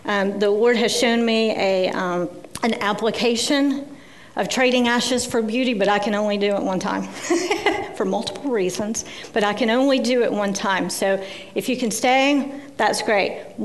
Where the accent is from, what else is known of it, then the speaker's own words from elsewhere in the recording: Tennessee, United States; I grew up in the South. Tennessee is my home state. It is where I grew up, with a mother and a father and in the country and on a farm.